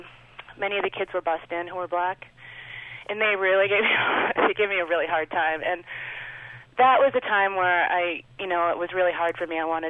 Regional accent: Newton, Massachusetts, United States; I was raised in Newton, Massachusetts, and I am mixed race. I'm externally black and white mixed.

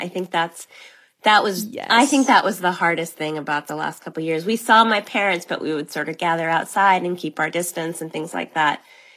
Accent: New England, United States; I grew up in New England, so I'm very partial to anything maple.

